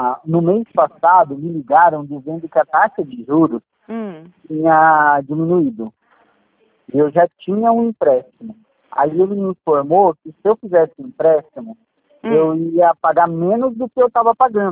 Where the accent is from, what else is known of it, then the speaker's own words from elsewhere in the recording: São Paulo, Brazil; now in Itapetininga, Brazil; eu sou de São Paulo